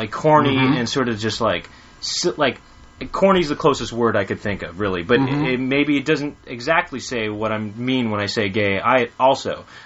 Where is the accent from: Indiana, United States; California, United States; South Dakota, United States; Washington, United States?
California, United States; Los Angeles; I grew up with it. I grew up in Los Angeles.